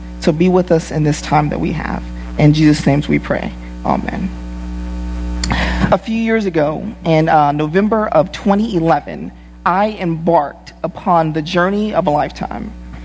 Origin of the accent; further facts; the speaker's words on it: Compton, California, United States; I was born and raised in Compton